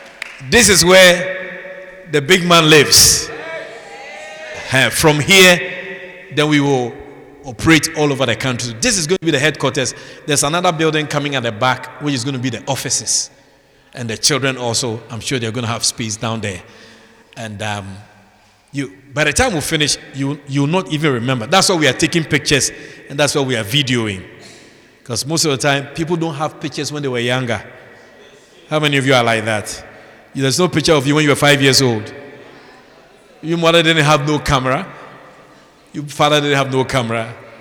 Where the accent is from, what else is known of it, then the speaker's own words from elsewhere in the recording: Ghana; born there; moved away as an adult; also born or lived in Europe; So I was born in Ghana many, many, many years ago, about 79 years ago. I was born in Ghana.